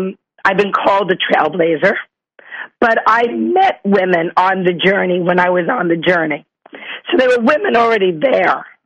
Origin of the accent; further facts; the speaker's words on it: New York, United States; now in Bronx, United States; I'm from Long Island. I live right now in Riverdale in the Bronx in New York.